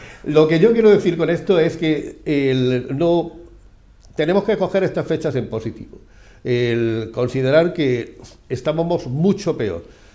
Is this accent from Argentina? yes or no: no; Andalusia, Spain; hemos demostrado que somos los más españoles, los más europeos y los que tenemos una visión del global de la tierra sin dejar de ser andaluces